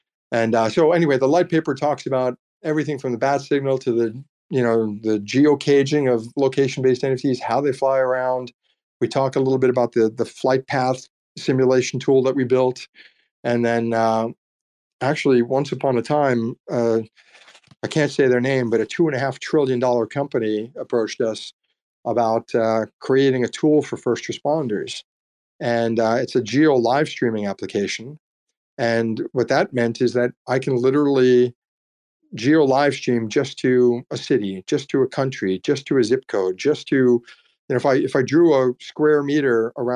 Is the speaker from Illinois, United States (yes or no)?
no; Austin, Texas, United States; And given that we're from Austin, we figured, you know, Austin's got bats, 2 million of them under Congress Street Bridge, and we've got armadillos all over the state.